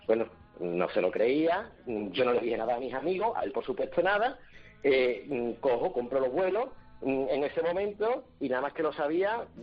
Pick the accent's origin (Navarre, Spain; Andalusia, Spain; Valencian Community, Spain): Andalusia, Spain; Écija; Cojo el coche, yo soy de Écija, voy, lo recojo.